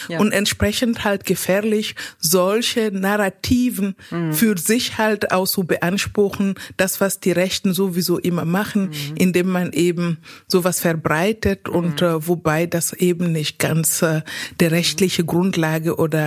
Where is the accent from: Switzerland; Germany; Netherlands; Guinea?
Guinea; Conakry; German is a second language; moved away as an adult; Ja, Guinea. Also ich bin in Conakry geboren, aufgewachsen, die ersten 20 Jahre meines Lebens dort verbracht.